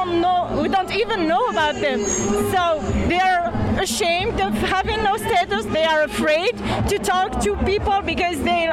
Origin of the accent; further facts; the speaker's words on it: Montreal, Quebec, Canada; I'm from Montreal.